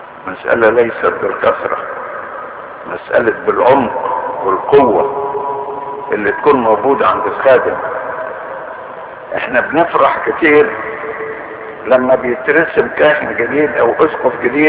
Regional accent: Cairo, Cairo Governorate, Egypt; قلت عندنا في القاهرة

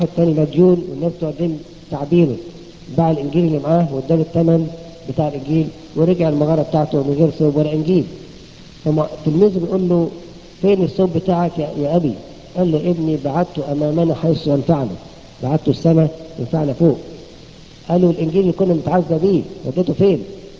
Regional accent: Egypt; انا فاكر عندنا في مصر زمان كان انسان غني جدا ما دفعش عشور.

